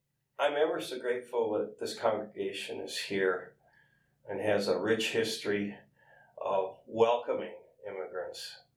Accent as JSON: {"language": "English", "town": "Bismarck", "region": "North Dakota", "country": "United States", "tie": "born there", "said": "No, I was born in Bismarck."}